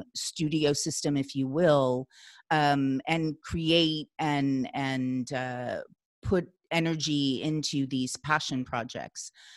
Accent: Los Angeles, California, United States; I'm from Los Angeles as you are.

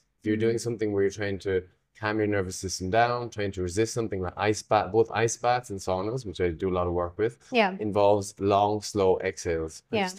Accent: Ireland; So I'm from Ireland. And Irish people are great

